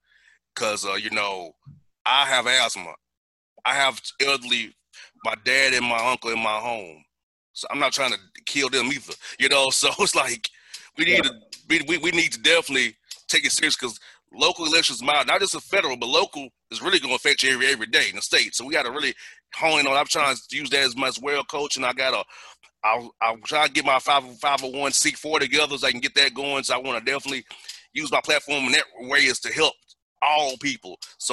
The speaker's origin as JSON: {"language": "English", "town": "Atlanta", "region": "Georgia", "country": "United States", "said": "Like, you know, I'm from Atlanta, but, like, hey, when I go to Orangeburg or I go to Central up there, I can go to Bethune or Daytona."}